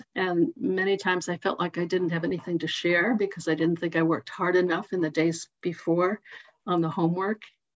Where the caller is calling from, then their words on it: Massachusetts, United States; I just wanted to say mostly that I come all the way from Massachusetts, so I can only be with you by Zoom.